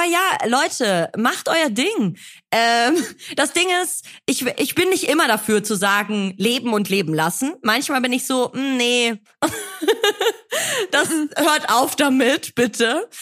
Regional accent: North Rhine-Westphalia, Germany; Wir kommen aus NRW.

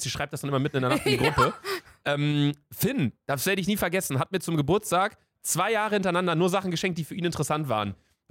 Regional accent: Bielefeld, North Rhine-Westphalia, Germany; now in Köln, Germany; vielleicht ist das bei uns zu Hause in Bielefeld anders

